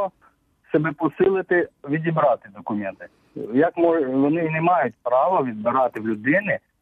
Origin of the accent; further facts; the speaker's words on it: Kyiv, Ukraine; я з Києва.